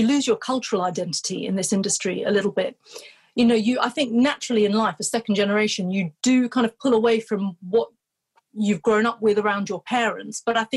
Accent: United Kingdom; very, very comfortable in my duality of cultures. You know, I'm very British, I'm very Bengali, I'm also Muslim.

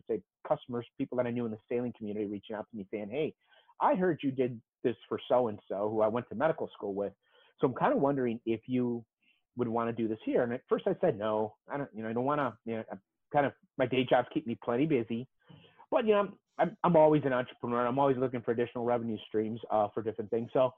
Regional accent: Chicago, Illinois, United States; I was born in Chicago. I mean, I'm a native Chicago, and I like to say I did the circle tour of the United States, vis-a-vis. But I started out on the south side of Chicago. Grew up in a working class neighborhood.

